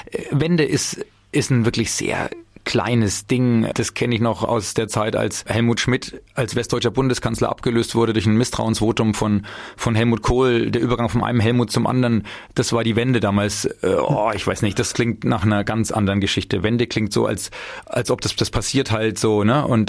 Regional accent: Nuremberg, Bavaria, Germany; moved away as an adult; in den 70er, 80er Jahren in Nürnberg sagen, wo ich herkomme. Deswegen bin ich da mit 18 noch weggegangen

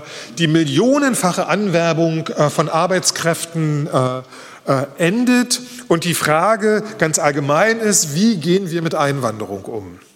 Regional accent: Berlin, Germany; meine Heimatstadt Berlin hat bisher 85.000 Flüchtlinge in diesem Jahr im letzten Jahr aufgenommen.

